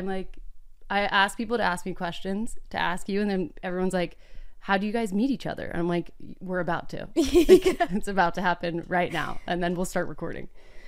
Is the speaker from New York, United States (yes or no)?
no; Texas, United States; now in Los Angeles, United States; But I guess it makes more sense for me because I am from Texas.